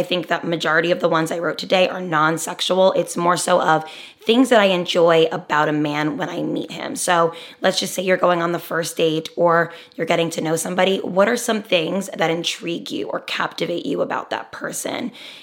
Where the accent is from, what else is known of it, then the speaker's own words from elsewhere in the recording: New Jersey, United States; He lived in the city, and although I'm from Jersey and I live very close, I was always very afraid of the city.